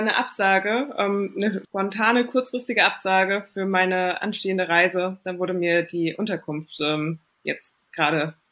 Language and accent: German; Frankfurt, Hesse, Germany; now in Rödermark, Germany; ich bin 30 Jahre alt, komme gebürtig aus Frankfurt, lebe jetzt in Rödermark, das ist ein Vorort von Frankfurt.